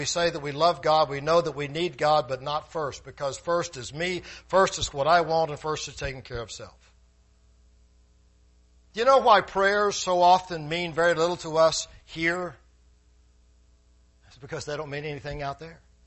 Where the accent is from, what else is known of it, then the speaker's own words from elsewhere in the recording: Plant City, Florida, United States; I remember growing up in Plant City of some of the young people older than I was that they would be playing football.